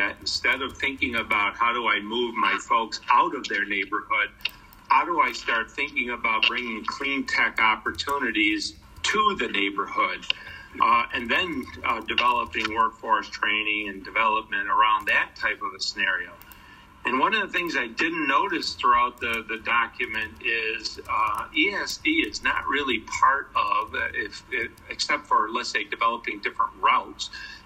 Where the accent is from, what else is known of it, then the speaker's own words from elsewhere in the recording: New York, United States; it's not something that it's just because I'm a New Yorker